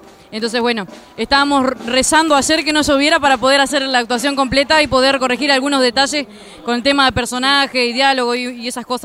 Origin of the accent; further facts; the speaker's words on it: Fray Bentos, Río Negro, Uruguay; No, soy de Fraiventos.